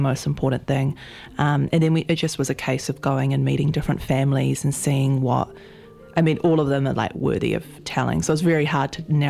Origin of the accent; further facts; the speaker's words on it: Ponsonby, Auckland, New Zealand; I grew up in Ponsonby and Grey Lynn, and I was always, I went to Ponsonby Primary and I was one of three Pacifica. There's only three Pacifica and Māori students there.